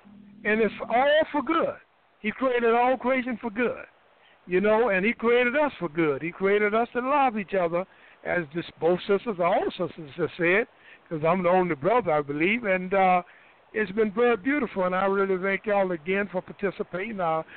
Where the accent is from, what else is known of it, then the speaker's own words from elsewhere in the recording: United States; born there; and we are, our language is English anyway. We was born here in America.